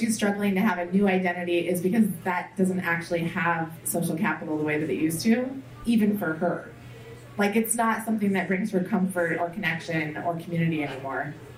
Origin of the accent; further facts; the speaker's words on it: Santa Barbara, California, United States; I grew up in Santa Barbara, and it was, like, just living in a postcard.